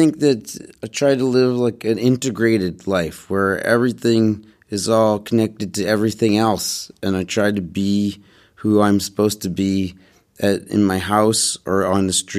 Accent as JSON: {"language": "English", "town": "Vancouver", "region": "British Columbia", "country": "Canada", "tie": "born or raised there", "said": "I grew up in Vancouver in a Jewish house, but not a Orthodox Jewish house, in a neighborhood that wasn't Jewish."}